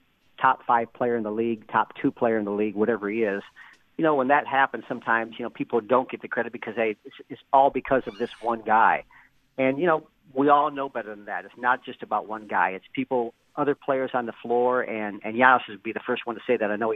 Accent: Zion, Illinois, United States; You know, I grew up in Zion, and I'm a Midwest guy, but hey.

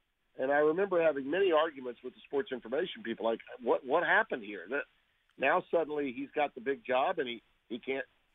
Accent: Louisiana, United States; The things that have been written, said about me, even right, in my home state and by fans of LSU.

